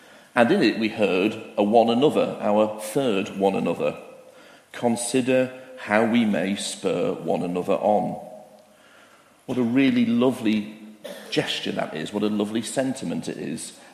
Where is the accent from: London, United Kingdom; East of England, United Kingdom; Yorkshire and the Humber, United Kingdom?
Yorkshire and the Humber, United Kingdom; Harrogate; A bit like my hometown of Harrogate is next to Knaresborough, which begins with a K, exactly.